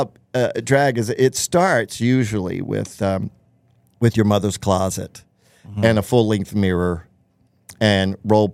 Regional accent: New Orleans, Louisiana, United States; So there was this, I mean, that's what I grew up with in New Orleans. There was just this mishmash of extraordinary diversity that I've carried throughout my life.

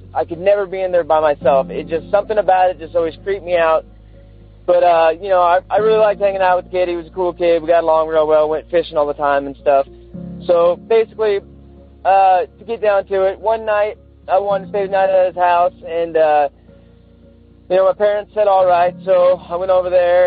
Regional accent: St. Helens, Oregon, United States

